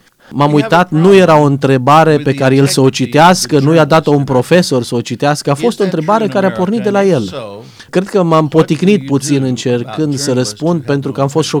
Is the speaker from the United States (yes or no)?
yes; Texas, United States; Romanian is a second language; o să afle că sunt din Texas, o să mă întrebe dacă am cald, dacă sunt cowboy.